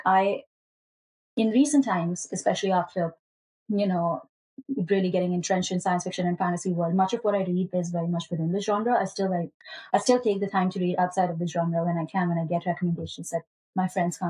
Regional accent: India; we kind of talked a little bit about how I grew up in India

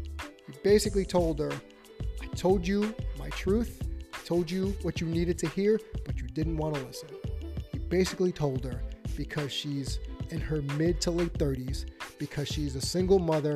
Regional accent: New York City, New York, United States; I believe he's based out of my hometown of New York City

